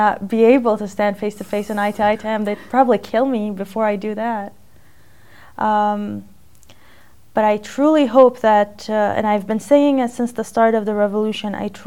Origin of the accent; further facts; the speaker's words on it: United States; I'm a female, that's because I grew up in the States